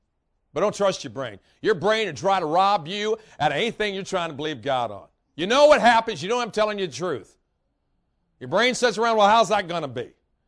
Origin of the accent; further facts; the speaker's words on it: Indiana, United States; I mean, I'm from Indiana.